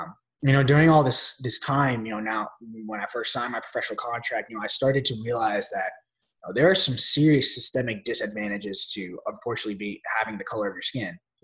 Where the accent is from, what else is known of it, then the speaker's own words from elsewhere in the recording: Chicago, Illinois, United States; born there; I was born in Chicago, Illinois, yeah.